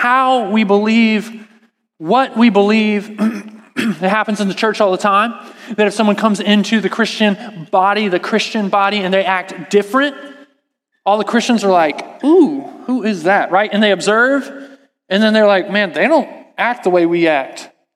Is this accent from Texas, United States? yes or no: yes; Texas, United States; I grew up in Texas, like I said last week, and so we listen to a lot of country music.